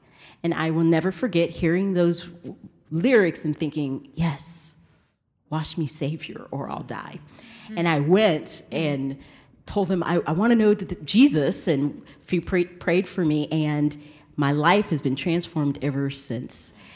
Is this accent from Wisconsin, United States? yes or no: no; Knoxville, Tennessee, United States; I'm from the South. And so she was in a rich part of the town where I lived in Knoxville. And I was in a poorer part, and I was, my family, we were poorer anyways.